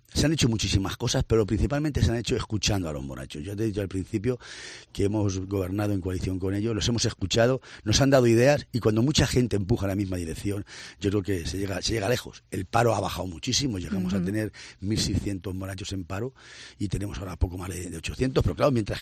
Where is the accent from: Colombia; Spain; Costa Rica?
Spain; Mora, Castilla-La Mancha; Yo soy de Mora, he nacido en Mora, mi familia es de Mora, toda la gente me conoce.